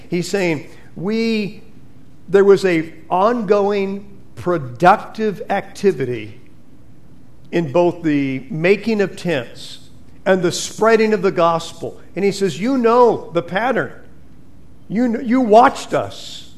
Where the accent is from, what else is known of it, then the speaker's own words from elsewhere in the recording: United States; I'm all for being an American, okay?